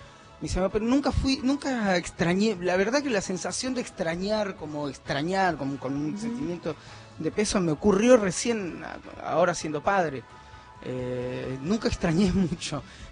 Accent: Mexico; now in Argentina; acá como mexicano, me pasó un poco lo que me pasó

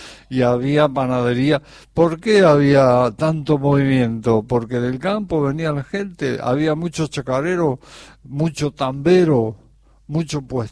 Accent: Alsina, Buenos Aires Province, Argentina; Bueno, yo soy nacido en Alsina, partido de Baradero, y criado a los chacareros en el paraje La Paloma

